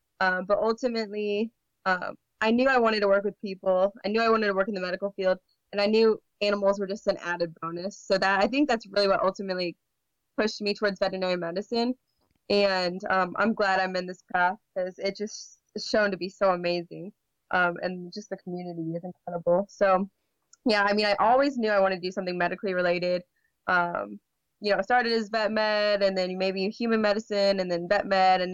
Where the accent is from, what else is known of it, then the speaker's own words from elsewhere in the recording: Indiana, United States; since I'm from Indiana